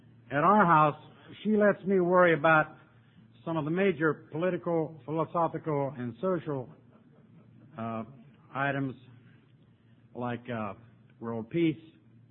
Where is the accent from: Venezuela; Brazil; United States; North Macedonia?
United States; Pittsburgh, Pennsylvania; also born or lived in Myrtle Beach; now in Denver, United States; I'm from Pittsburgh originally. Steel Town. Yay, Pittsburgh.